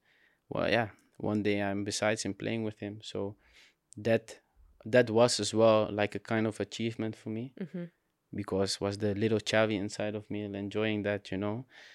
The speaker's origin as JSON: {"language": "English", "town": "Barcelona", "region": "Catalonia", "country": "Spain", "tie": "born or raised there", "said": "Yeah, I grew up in Barcelona."}